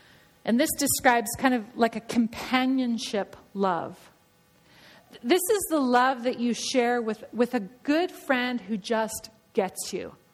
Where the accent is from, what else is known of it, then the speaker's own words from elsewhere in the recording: British Columbia, Canada; moved away; I love the Okanagan. I grew up in the Okanagan, and even though I haven't lived there for 25 years